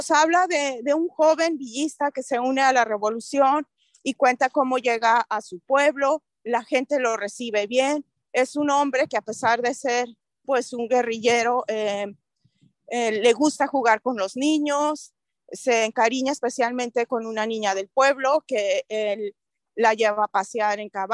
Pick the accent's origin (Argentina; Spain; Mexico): Mexico; Ciudad Juárez, Chihuahua; yo soy del norte de México, de Ciudad Juárez, yo crecí oyendo